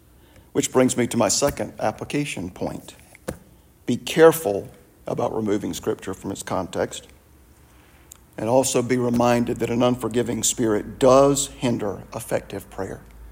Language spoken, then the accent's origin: English; the South, United States; I grew up in the South. And I did come to faith in the Lord in the previous century. And so being a Southerner and having come to faith in the previous century